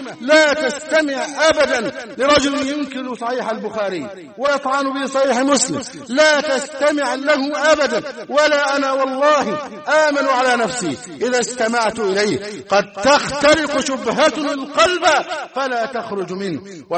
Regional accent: Egypt; اللهم احفظ بلادنا مصر واجعلها أمنا أمانا، سخاء رخاء، وسائر

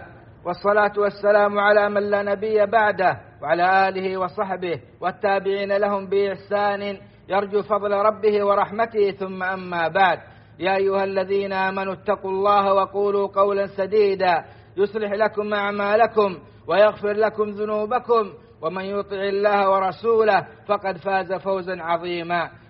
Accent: Saudi Arabia; اللهم أدم على بلادنا السعودية نعمة الأمن والإيمان

